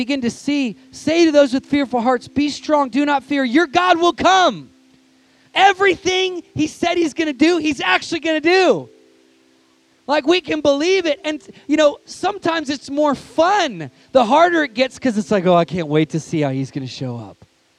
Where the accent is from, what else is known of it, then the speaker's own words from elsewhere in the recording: United States; And I'm speaking as American. We're on a whole nother level. I mean, like, we're in an election season, and it's cray-cray in my country.